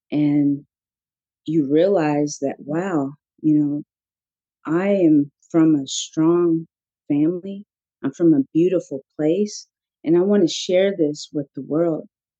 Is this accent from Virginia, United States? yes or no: no; Oklahoma, United States; But getting back to where I'm from and the tribes that I'm a part of is, you know, growing up in Oklahoma, there's 39 tribes there just within the state.